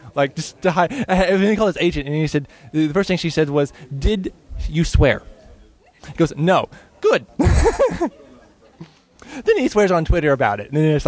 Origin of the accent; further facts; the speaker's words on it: Lexington, Kentucky, United States; Because I'm not from a big city. I'm from Lexington, Kentucky, which is like a big city.